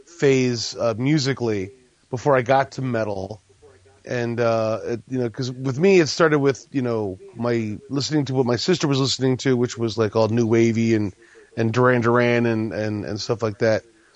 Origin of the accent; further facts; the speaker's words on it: Pennsylvania, United States; Growing up in Pennsylvania, in Pennsylvania Dutch country, I knew of other metalheads